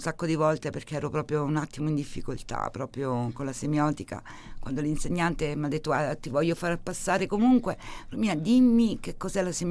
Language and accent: Italian; Marche, Italy; nelle Marche si è sempre pensato che il nostro dialetto non era bello, che non era bello farsi riconoscere, che non era bello esprimere la propria ruralità.